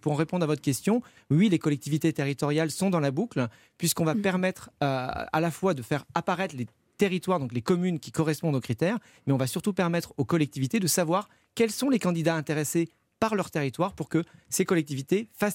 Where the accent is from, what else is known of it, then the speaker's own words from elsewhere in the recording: Novion-Porcien, Grand Est, France; Moi, je suis originaire des Ardennes, je suis originaire du monde agricole, d'un petit village ardennais de Novion-Porcien